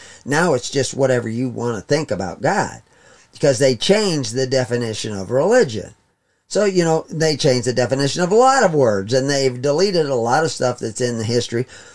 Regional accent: Texas, United States; Now, when I was a kid growing up in Texas, down in South Texas, there was a problem with racism.

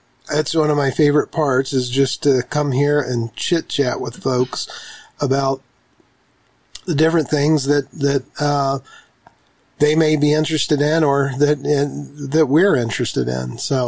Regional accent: Idaho, United States; Yeah, I'm from North Idaho. This is my sixth year being here at the Burning Bush Festival.

